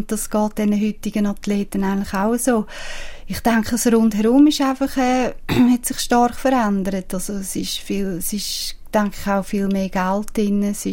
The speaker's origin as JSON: {"language": "German", "town": "Engelberg", "region": "Obwalden", "country": "Switzerland", "tie": "born or raised there", "said": "ich bin in Engelberg aufgewachsen und was haben wir dort gemacht? Wir sind Skifahren im Winter."}